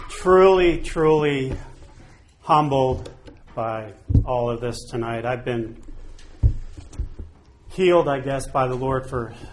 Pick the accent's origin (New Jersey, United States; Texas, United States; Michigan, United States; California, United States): New Jersey, United States; Cherry Hill; I grew up outside of Philadelphia, Cherry Hill, New Jersey, right outside of Philly.